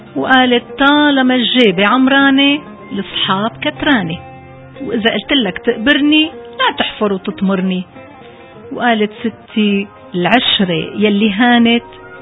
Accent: Syria; حسكاوية وعزة نفسي إدلبية، وما مننسى دير الزور. إذا مشكلتك من وين أنا؟ بحب قلك أنا سورية من شروق الشمس لغروبة.

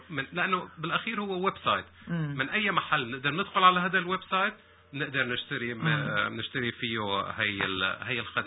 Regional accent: Aleppo, Aleppo Governorate, Syria; مبدئيا لأنه أنا حلبي

